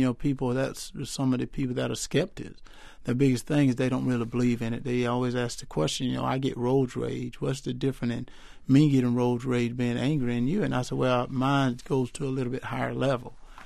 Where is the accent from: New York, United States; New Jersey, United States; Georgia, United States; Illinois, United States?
Georgia, United States; Wrightsville; Well, where I grew up at in Wrightsville, Georgia, I didn't.